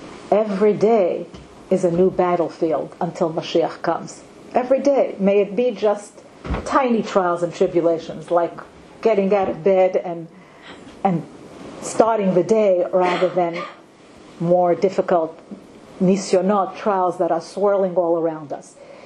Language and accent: English; Far Rockaway, New York, United States; I grew up in Far Rockaway from age 12. My father's itself began our yeshiva, Shar Yashuv, when I was 12. It was full of nursing homes.